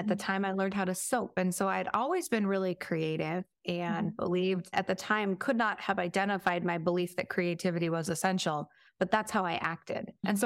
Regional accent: Washington, United States; So I grew up in Lewis County, which is a very small area in Washington State. And my dad was the kind of town doctor.

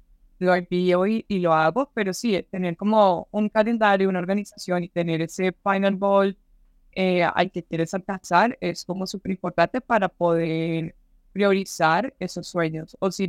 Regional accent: Colombia; now in United States; básicamente soy colombiana. Nací en Colombia y me mudé a los Estados Unidos hace como 8 años.

